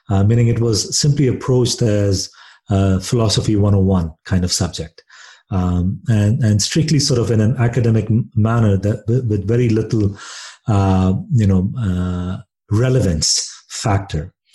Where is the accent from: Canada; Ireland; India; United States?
India; growing up in India